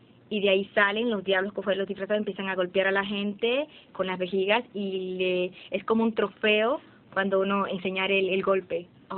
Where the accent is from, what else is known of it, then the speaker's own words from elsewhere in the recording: La Vega, Dominican Republic; soy de la República Dominicana, exactamente de La Vega, que queda cerca de Santiago, en la región norte del país.